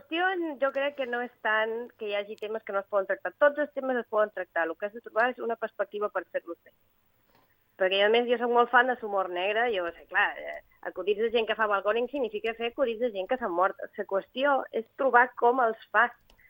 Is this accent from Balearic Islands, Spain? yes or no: yes; Balearic Islands, Spain; I el que jo sé, doncs, casualment, és la idiosincràsia d'Eivissa i Formentera i turisme.